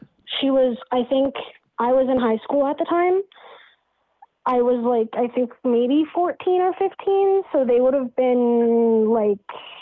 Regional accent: Toronto, Ontario, Canada; we're from Toronto

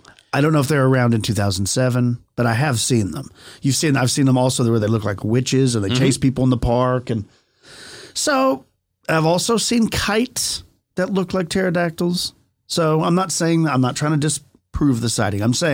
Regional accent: Yeadon, Yorkshire and the Humber, United Kingdom; Yeadon just happens to be my hometown.

